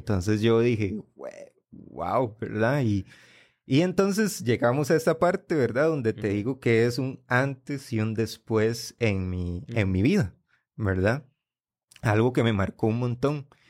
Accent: San José, Costa Rica; Tal vez podría decirse una finca o un barrio bastante conflictivo acá en Costa Rica, a nivel de San José. Es donde hay búnkers, se vende droga, ¿verdad? Entonces yo también crecí durante, con todo ese ambiente, ¿verdad?

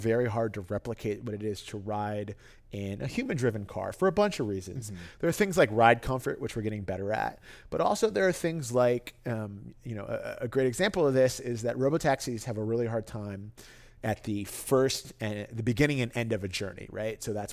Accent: New York City, New York, United States; Look, I grew up in New York City.

